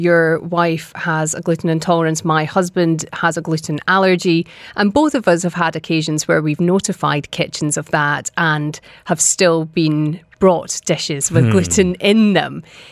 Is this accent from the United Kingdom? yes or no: yes; Scotland, United Kingdom; I grew up in Scotland